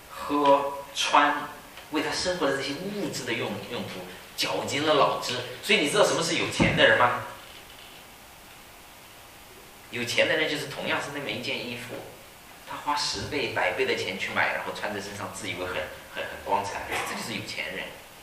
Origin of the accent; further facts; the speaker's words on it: China; now in United States; 出生成长在中国，重生得救在美国，永久定居在天国。